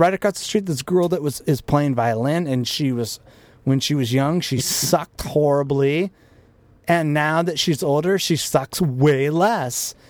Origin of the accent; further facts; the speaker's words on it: Portland, Oregon, United States; No, I grew up in Southeast Portland, like a farm for idiots.